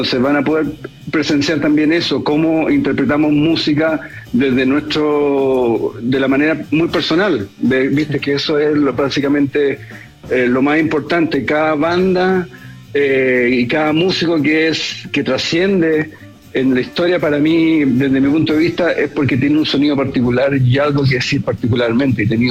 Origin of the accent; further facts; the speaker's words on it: Concepción, Biobío, Chile; Yo vengo de Concepción, y en Concepción es una ciudad que siempre estuvo empapada de mucha gente.